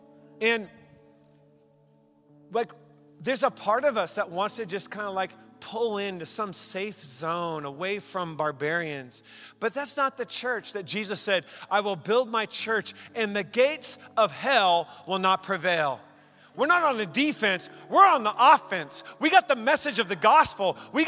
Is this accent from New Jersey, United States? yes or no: no; Tacoma, Washington, United States; I'm a kid from Tacoma, and I say, yeah.